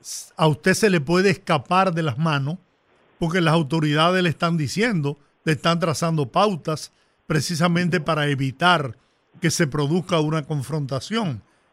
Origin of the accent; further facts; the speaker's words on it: Dominican Republic; yo me identifico con él, pero también como dominicano.